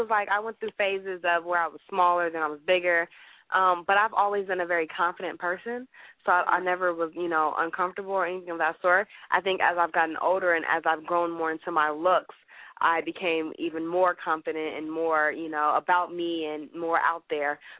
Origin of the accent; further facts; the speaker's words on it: Chicago, Illinois, United States; don't fool, you know, the pretty girl, I'm from Chicago, though